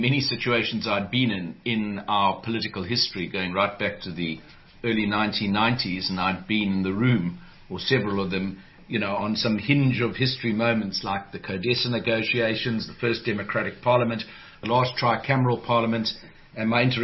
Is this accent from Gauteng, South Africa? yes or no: no; Durban, KwaZulu-Natal, South Africa; we grew up in Durban. I grew up in the 1960s and 70s there.